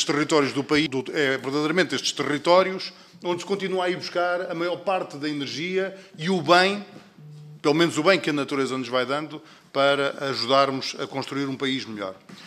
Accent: Pampilhosa da Serra, Centro, Portugal; O concelho de onde venho, que é o concelho da Pampilhosa da Serra

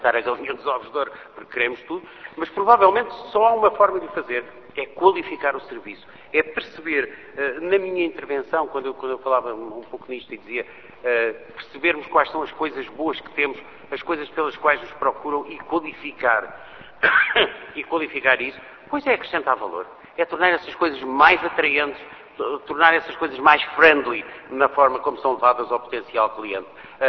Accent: Lisbon, Portugal; Claro que eu, como sou de Lisboa, direi, bom, mas temos o Tejo, não é?

